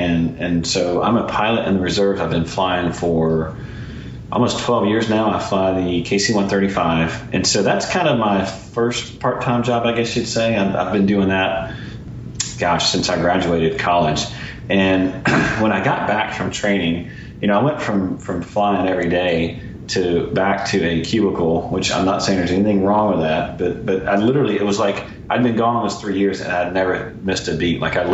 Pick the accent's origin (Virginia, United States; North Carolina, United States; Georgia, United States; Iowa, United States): North Carolina, United States; Raleigh; I am in Raleigh, North Carolina. I've been here since, I grew up in Raleigh.